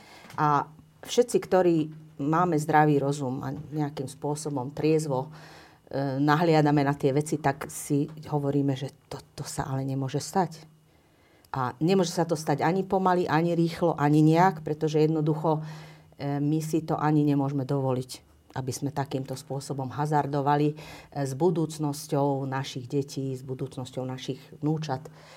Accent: Hungary; Slovak is a second language; som Maďarka, sledujem aj tie maďarské médiá, sledujem, čo sa dlhodobo deje aj v Maďarsku

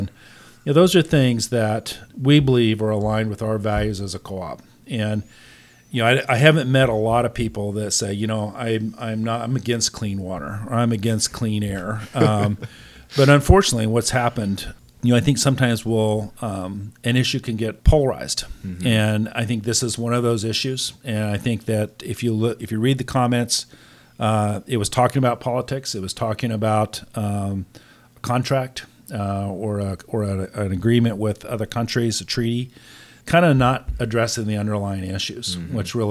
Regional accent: Oklahoma, United States; You know, I grew up in Oklahoma, you know, and that's, you know, our current EPA leader is from that state.

